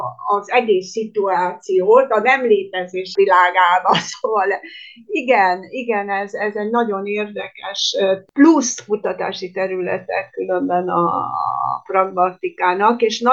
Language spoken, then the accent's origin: Hungarian; Prekmurje, Slovenia; hiszen Muravidékről való vagyok, Lendvát is jól ismerem.